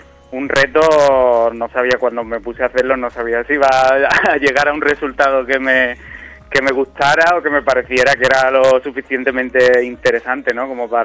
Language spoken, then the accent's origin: Spanish; Sanlúcar, Andalusia, Spain; now in Madrid, Spain; yo soy de Sanlúcar en realidad, pero llevo ya como 8 años en Madrid aquí peleando.